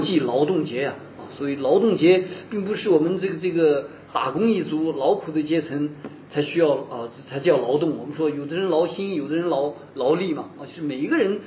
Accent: China; now in Singapore; 以前我是从中国来啊，

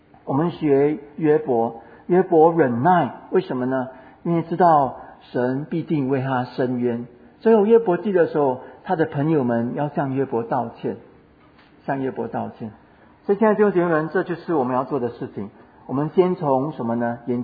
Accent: Singapore; 所以可能我们新加坡人用我们的新加坡的环境啊

